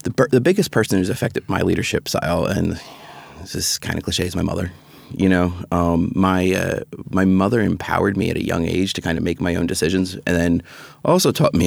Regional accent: Philadelphia, Pennsylvania, United States; I'm from Philadelphia, right? Yeah. So we have a certain type of mentality where we're not the most subtle people

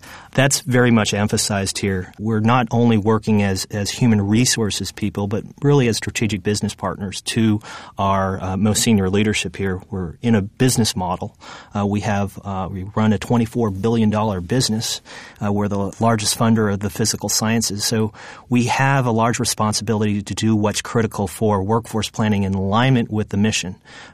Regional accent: California, United States; One of my first experiences as a person that was growing up in the Bay Area was actually taking a tour at Lawrence Livermore Laboratory.

